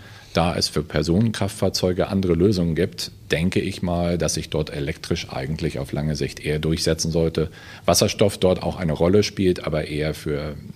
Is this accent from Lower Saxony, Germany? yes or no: no; Hamburg, Germany; also born or lived in Norway; Und dann nochmal fast 4 Jahre lang in Norwegen bin ich gewesen, bis ich dann in meine alte Heimatstadt Hamburg wieder zurückgekehrt bin.